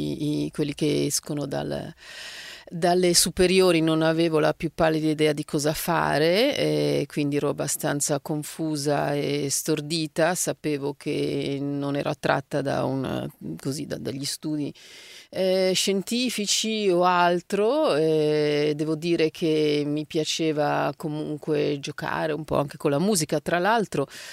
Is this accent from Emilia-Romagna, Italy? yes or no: no; Milan, Lombardy, Italy; essendo io cresciuta, vissuta a Milano